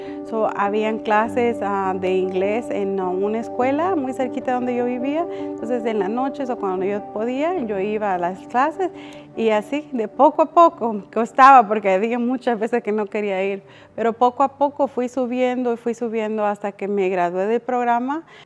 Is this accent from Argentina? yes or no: no; El Salvador; moved away as an adult; Yo llegué para el día de Navidad del 2001. Tenía 19 años, jovencita. Soy de El Salvador, estaba en la Universidad de El Salvador sacando mi licenciatura en contabilidad pública.